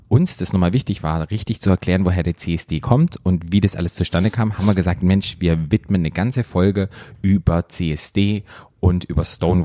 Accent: Baden-Württemberg, Germany; ich komme ja aus dem Schwarzwald und wir hatten einen riesengroßen Garten mit unglaublich vielen Obstbäumen.

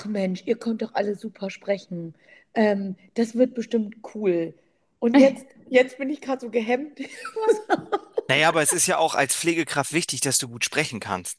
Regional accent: Northern Germany, Germany; Also wir kommen eher aus dem Nordbereich Deutschlands

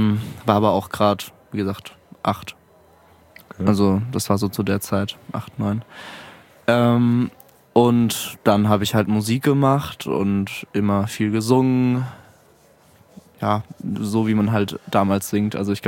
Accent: Mannheim, Baden-Württemberg, Germany; now in Frankfurt, Germany; also ich komme aus Mannheim eigentlich.

